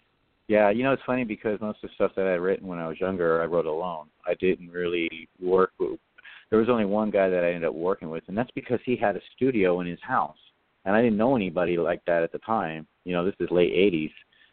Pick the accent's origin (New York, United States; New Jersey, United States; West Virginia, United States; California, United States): California, United States; I grew up in Southern California, of course we both did, and in Southern California, being bilingual is a big plus